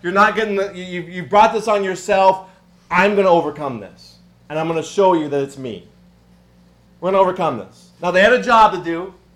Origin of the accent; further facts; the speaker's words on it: Montana, United States; Where I grew up in Montana where it's like we go everywhere if there's 6 feet of snow.